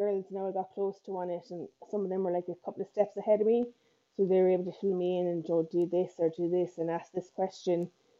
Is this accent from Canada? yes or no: no; Cork, Munster, Ireland; I'm from Cork. I'm 38 in September